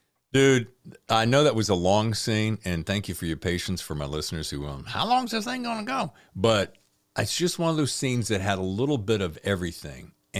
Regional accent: the South, United States; accent: Southern; I just realized my Southern accent's still here because of that adaptation.

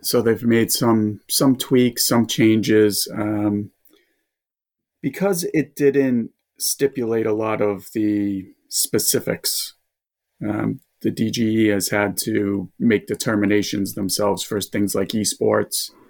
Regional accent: Massachusetts, United States; accent: Boston; I'm outside of Boston, so the accent will give it away in a little bit.

